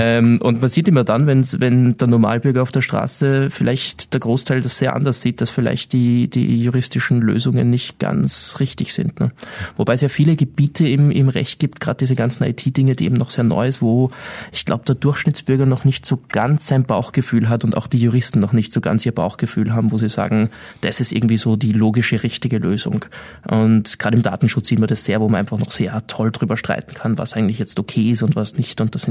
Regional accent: Austria; da kann man halbwegs stolz sein als Österreicher ausnahmsweise mal

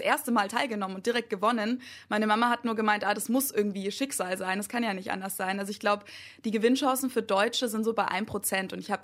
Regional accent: Germany; Und das kann man als Deutscher manchmal nicht so ganz nachvollziehen.

